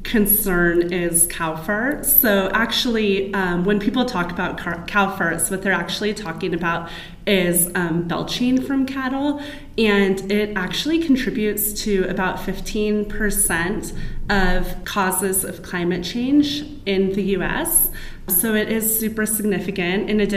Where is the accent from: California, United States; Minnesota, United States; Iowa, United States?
California, United States; And my home state, California, is doing a lot of this work.